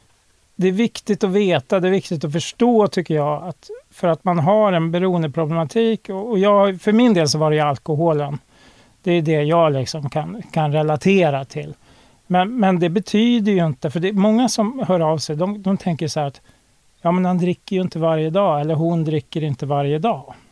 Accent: Uppsala, Uppsala County, Sweden; När jag växte upp, jag bodde i Uppsala på den tiden

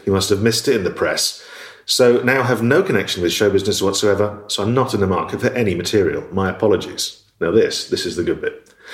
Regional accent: Dundee, Scotland, United Kingdom; accent: Dundonian; Because I was born in Dundee, and I lived in Dundee until I was about seven, and I had a very strong Dundonian accent, which I then lost because I'm an only child.

